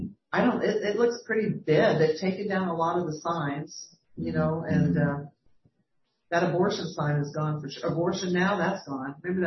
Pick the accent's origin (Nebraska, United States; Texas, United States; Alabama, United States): Texas, United States; El Paso; now in Birmingham, United States; I'm not from here. I'm from El Paso, Texas.